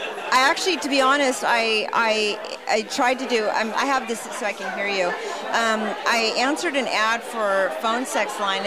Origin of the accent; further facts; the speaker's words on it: California, United States; I grew up in the San Francisco Bay Area